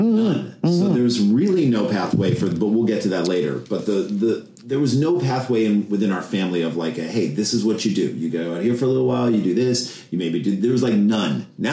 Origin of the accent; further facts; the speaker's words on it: St. Louis, Missouri, United States; now in New York, United States; So we grew up in St. Louis, Missouri, which is like Midwest.